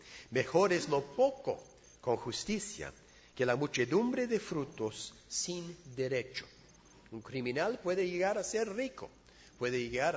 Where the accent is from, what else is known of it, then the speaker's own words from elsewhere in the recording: England, United Kingdom; De niño en Inglaterra, de joven en Inglaterra, la vida era tranquilita.